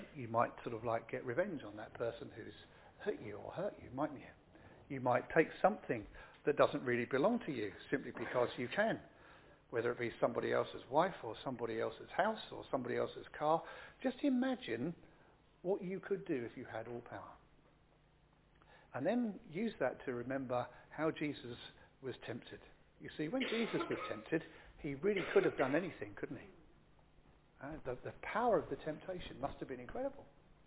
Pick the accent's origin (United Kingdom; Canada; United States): United Kingdom; Because we're British and we kind of keep it to ourselves a bit.